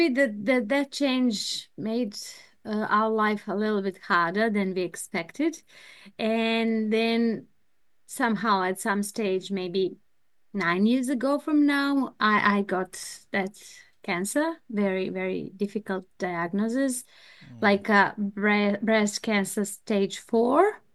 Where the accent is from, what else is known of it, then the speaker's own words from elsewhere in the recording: Serbia; English is a second language; moved away as an adult; now in New Zealand; And we can start from how we came from Serbia. So our country, ex-Yugoslavia, was in wars